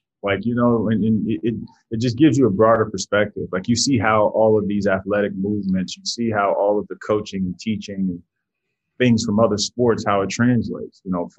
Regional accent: Miami, Florida, United States; Growing up in Miami, I played everything though. You know, South Florida is a football hotbed.

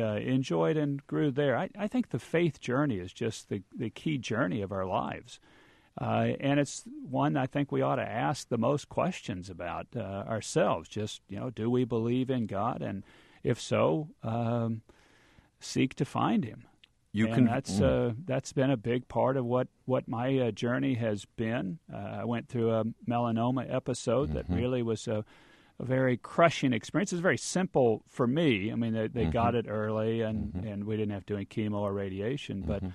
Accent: Parker, Kansas, United States; I went Methodist because growing up in Parker, Kansas, 250 people, that was the only church we had in town.

